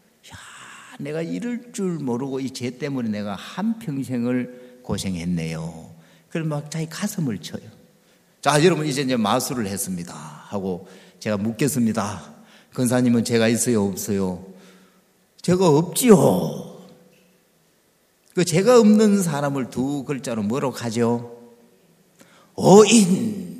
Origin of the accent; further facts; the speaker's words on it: Hapcheon, South Gyeongsang, South Korea; 제 고향 후배예요. 합천. 아, 합천 이야기 했죠.